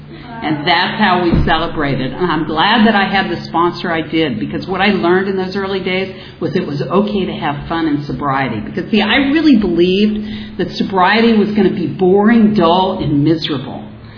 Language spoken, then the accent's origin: English; Ohio, United States; because I grew up in Ohio and they have blue laws